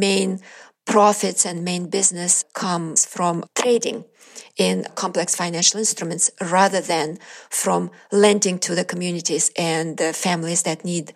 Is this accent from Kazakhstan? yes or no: yes; Kazakhstan; moved away as an adult; now in United States; So I was born in Kazakhstan, in a small town in western Kazakhstan, and I grew up there.